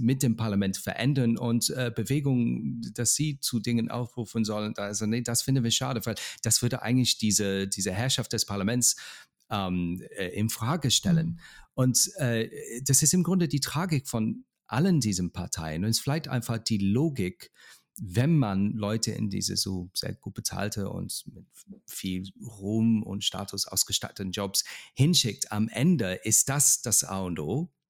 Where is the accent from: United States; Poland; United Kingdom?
United Kingdom; German is a second language; in meiner Heimat Großbritannien